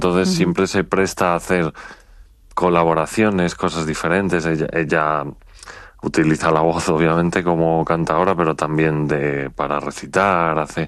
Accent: San Lorenzo de El Escorial, Community of Madrid, Spain; el tema dedicado a mi pueblo en Madrid, a San Lorenzo del Escorial

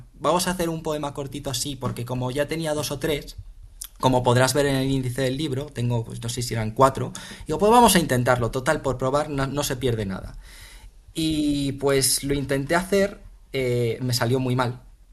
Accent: Madrid, Community of Madrid, Spain; born there; Pues yo nací en Madrid, pero mi familia paterna es de Soria.

